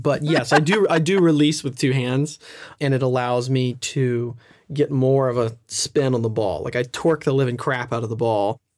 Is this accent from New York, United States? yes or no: no; Nashville, Tennessee, United States; maybe it's just a Tennessee thing. I'm from Nashville.